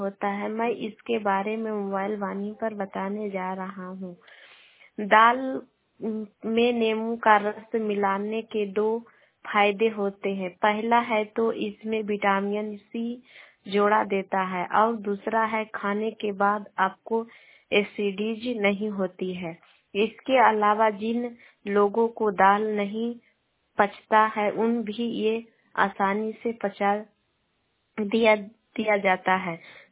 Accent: Patna, Bihar, India

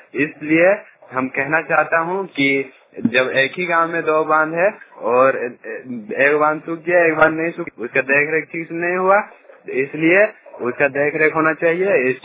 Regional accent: Hariyapur, Jharkhand, India; मैं लुधियाना से बोल रहा हूँ, पोस्ट हरियापुर, जिला धनबाद और राज्य झारखंड में हूँ।

